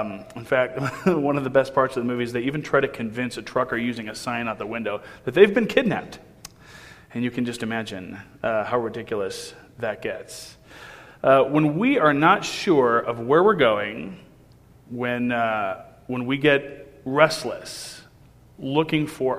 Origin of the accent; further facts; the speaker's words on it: Kansas City, Missouri, United States; I came from Kansas City, as you heard, and it's a refreshing thing. In Kansas City, even on the suburbs where I'm located, there's nothing you can look at and you don't see buildings or roads.